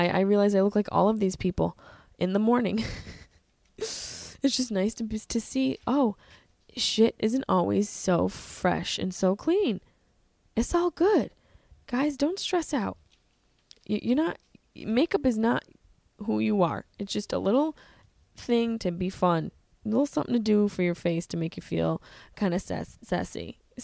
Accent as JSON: {"language": "English", "country": "United States", "said": "I'm such an American for not being able to differentiate."}